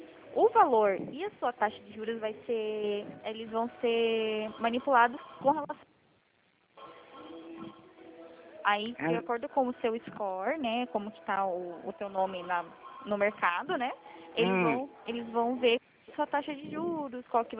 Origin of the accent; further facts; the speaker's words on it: Curitiba, Paraná, Brazil; Eu sou daqui de Curitiba, do sítio Cercado.